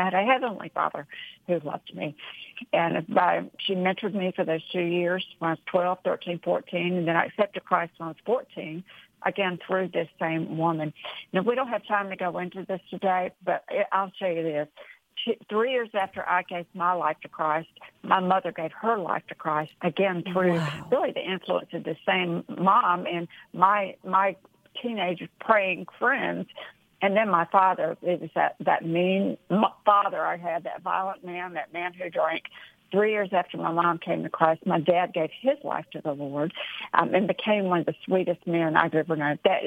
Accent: Rocky Mount, North Carolina, United States; I was raised in North Carolina, a small little town called Rocky Mount. My family had a nice house, nice neighborhood.

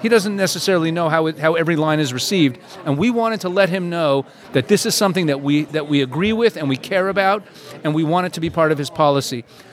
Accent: Canada; It's been rough sledding, as we would say where I grew up in Canada.

